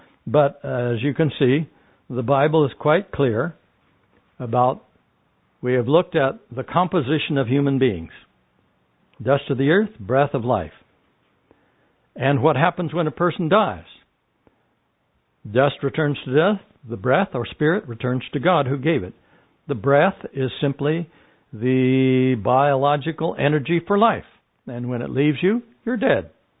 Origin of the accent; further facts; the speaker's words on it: Ontario, California, United States; I was doing a little door-to-door missionary work in my hometown of Ontario, California.